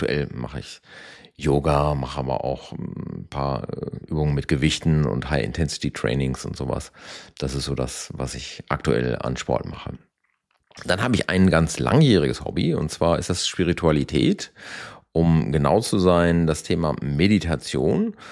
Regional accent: Bad Oeynhausen, North Rhine-Westphalia, Germany; Tatsächlich komme ich aus Ostwestfalen, einem wunderschönen Kurort namens Bad Oeynhausen, wohne aktuell allerdings in dem Frankenland zwischen Würzburg und Schweinfurt. Das ist meine Wahlheimat. Ich habe aber genauso auch schon in Hamburg gewohnt.

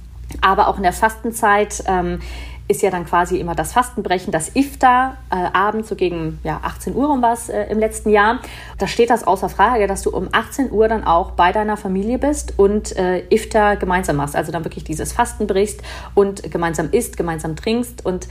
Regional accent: Germany; Und dann habe ich gesagt, ja, ich bin aus Deutschland.

